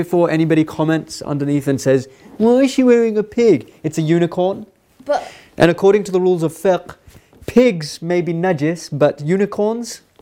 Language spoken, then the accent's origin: English; United Kingdom; now in Iran; I'm a British national, so there's no British embassy here either.